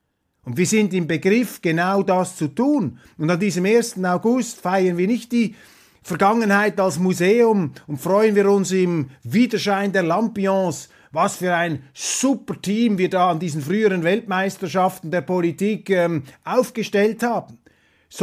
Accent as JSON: {"language": "German", "country": "Switzerland", "said": "Wir können das nicht beeinflussen als Schweizer, meine Damen und Herren."}